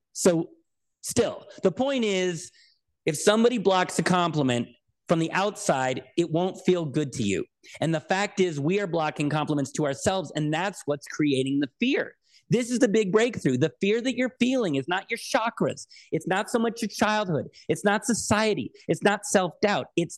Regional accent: United States; Now, it is true that being an American, I know we have a sort of a cultural over-the-top optimism that that in other cultures is less.

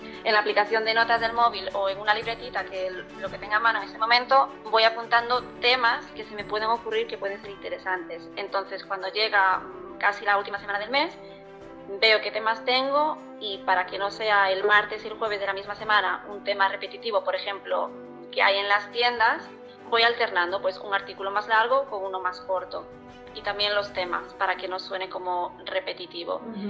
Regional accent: Galicia, Spain; now in Canary Islands, Spain; vivo en Canarias, pero soy de Galicia.

